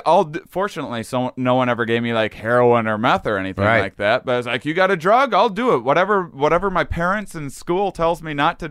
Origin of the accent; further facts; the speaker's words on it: Wisconsin, United States; accent: Wisconsin; Oh yeah. And then, that was my Wisconsin accent